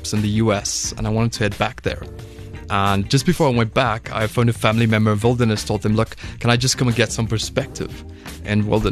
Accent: Polokwane, Limpopo, South Africa; first language af; English is a second language; Yeah, so I grew up in Polokwane. I was there from the age of 3. So I went to primary school there.

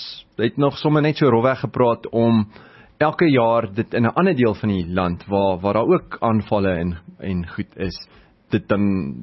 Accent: Free State, South Africa; born or raised there

